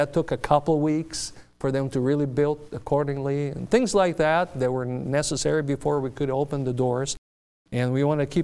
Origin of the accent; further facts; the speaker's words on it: Brazil; English is a second language; So it brought me good memories from my home state and in Brazil